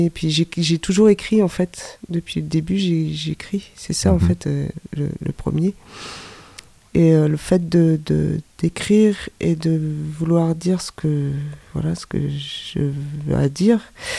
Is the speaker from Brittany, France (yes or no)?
yes; Saint-Brieuc, Brittany, France; J'ai appris à l'école de musique de Saint-Brieuc, parce que j'habitais à Saint-Brieuc, je suis une bretonne.